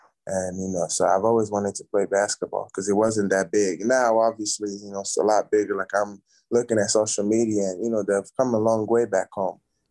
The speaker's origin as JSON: {"language": "English", "country": "Nigeria", "tie": "born or raised there", "second_language": "English", "lives_now": "United States", "said": "But back home, like my first time even seeing a basketball like court, it was I was staying at this hotel in Lag"}